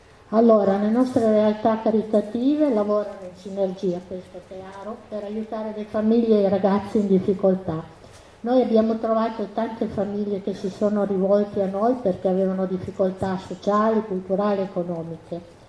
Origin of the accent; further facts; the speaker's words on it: Dormelletto, Piedmont, Italy; vengo da Dormelletto.